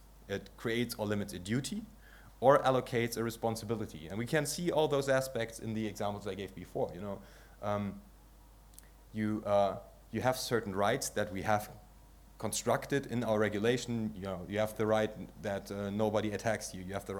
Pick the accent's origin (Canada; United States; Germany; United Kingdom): Germany; As I said, I'm from Germany.